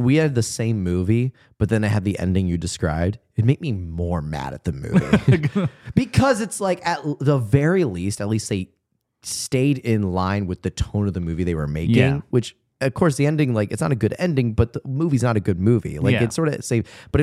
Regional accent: Indiana, United States; I imagine there are some straight up dudes in my hometown in Indiana who still recount their games.

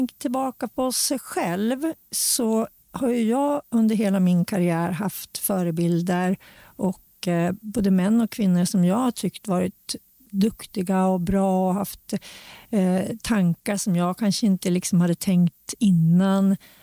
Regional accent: Hudiksvall, Gävleborg County, Sweden; born there; där jag är född i Hudik då.

